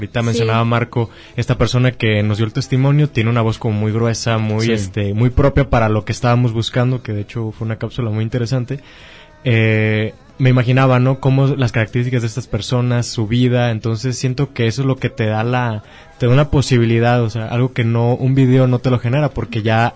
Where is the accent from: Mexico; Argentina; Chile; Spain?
Mexico; Morelia, Michoacán; also born or lived in Acapulco; cuando yo llegué a la ciudad de Morelia, yo viví un tiempo en Acapulco, viví 9 años y mi familia se regresó a Morelia, donde somos de Michoacán.